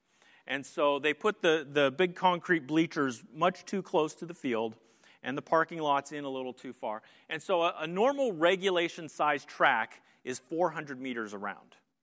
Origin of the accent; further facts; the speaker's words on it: Hazleton, Pennsylvania, United States; I grew up in Pennsylvania, Hazleton Area High School.